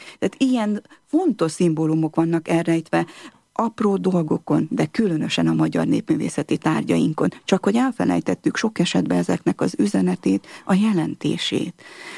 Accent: Transylvania, Romania; Én magam is székely vagyok, mégpedig konok, de büszke székely

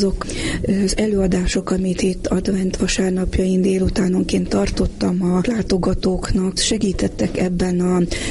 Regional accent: Corund, Harghita, Romania; now in Budapest, Hungary; Budapesten élek, soha nem mulasztom el, hogy együtt töltsem édeszüleimmel a karácsonyt. Legtöbb esetben én utazom haza korondra, a szülőföldemre

